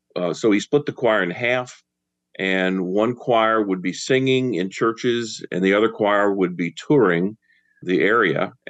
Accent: Jacksonville, Florida, United States; Well, I was raised in Jacksonville, Florida, the second of five children.

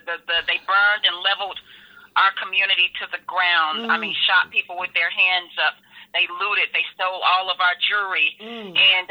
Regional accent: Tulsa, Oklahoma, United States; I grew up in North Tulsa, went to school on Greenwood, Black Wall Street, and they didn't teach us one iota of this massacre in Oklahoma history.

